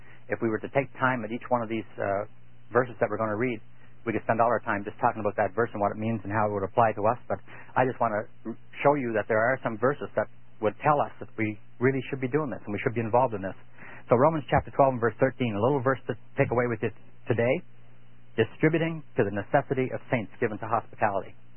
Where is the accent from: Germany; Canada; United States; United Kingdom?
Canada; the Maritimes; I come from the Maritimes, really, in Canada.